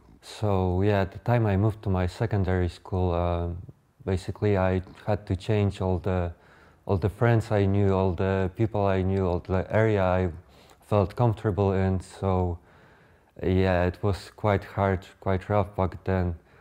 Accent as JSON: {"language": "English", "town": "Radom", "region": "Masovian Voivodeship", "country": "Poland", "tie": "born or raised there", "second_language": "English", "said": "I was born and raised in Poland, a small city called Radom. Both of my parents are Polish."}